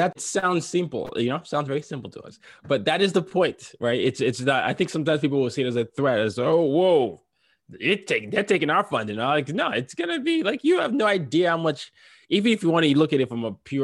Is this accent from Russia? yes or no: no; Nigeria; I have to tell people I'm from Nigeria, because they're like, well, are you sure? You're English?